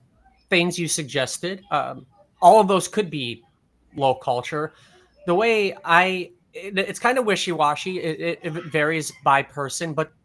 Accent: Brainerd, Nebraska, United States; And I have friends who I grew up with in Brainerd, Nebraska

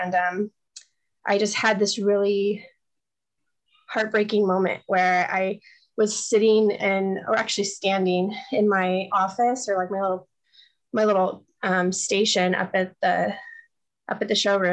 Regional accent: Glendale, California, United States; I am from California, specifically Glendale, California. I grew up here.

